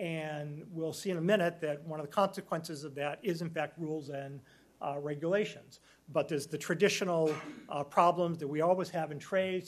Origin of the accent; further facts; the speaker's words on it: Boston, Massachusetts, United States; So like Catherine, I'm from Boston.